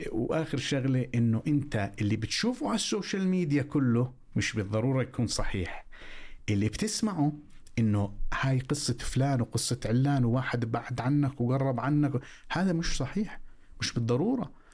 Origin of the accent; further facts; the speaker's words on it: Jordan; فأنا كنت من الأردن وهي من أمريكا